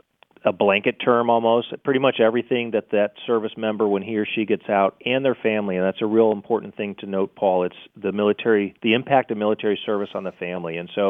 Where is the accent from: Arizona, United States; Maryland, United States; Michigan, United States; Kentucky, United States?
Michigan, United States; St. Clair Shores; also born or lived in Lake Orion; I grew up in St. Clair Shores and Lake Orion, so it's great to talk to somebody in the Mitten State.